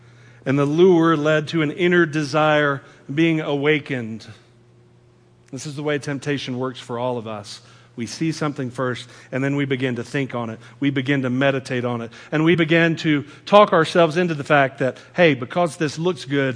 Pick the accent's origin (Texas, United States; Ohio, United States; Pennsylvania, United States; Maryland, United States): Texas, United States; I've got a truck, I'm a Texan.